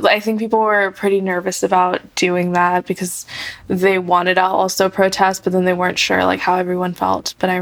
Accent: Fremont, California, United States; I am from Fremont, California, and I'm an incoming first year at Ohlone Community College.

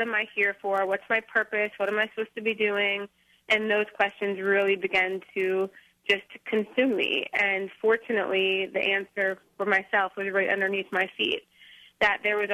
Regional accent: North Dakota, United States; I grew up in North Dakota, and I did have my whole life planned out from a very early age.

